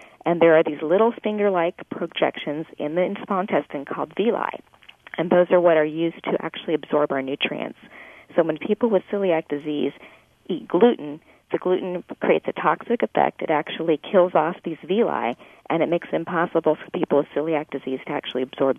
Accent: Los Angeles, California, United States; And we're from Los Angeles, so he saw allergists, and he saw ENTs, and he saw his primary care physician, his pediatrician

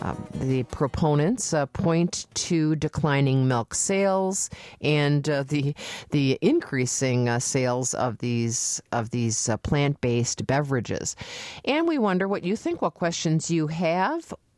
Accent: Appleton, Wisconsin, United States; We grew up in Appleton, Wisconsin, and we would drive to the Upper Peninsula of Michigan to buy oleomargarine.

